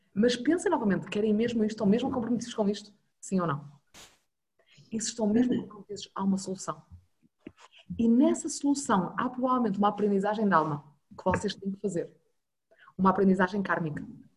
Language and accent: Portuguese; Norte, Portugal; sou do Norte, ok, desculpem as neiras